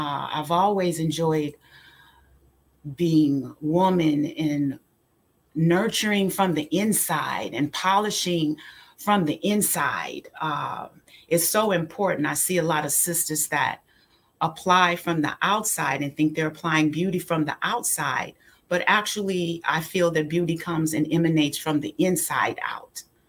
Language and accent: English; Hancock Park, California, United States; I grew up in Hancock Park, Beverly Hills region, and my life was good.